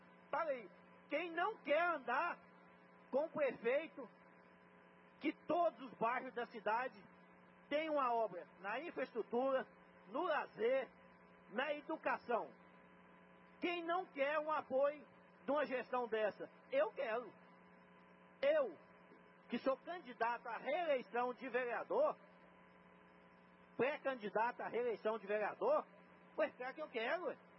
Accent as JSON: {"language": "Portuguese", "town": "Anápolis", "region": "Goiás", "country": "Brazil", "said": "eu sou da cidade de Anápolis, do estado de Goiás"}